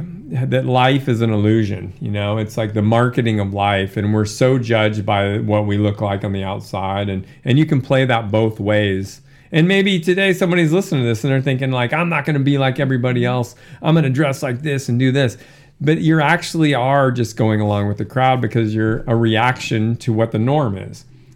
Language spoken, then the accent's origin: English; Alaska, United States; I grew, like I said, growing up in Alaska, I had the first snowboard, Burton snowboard dealership in Alaska.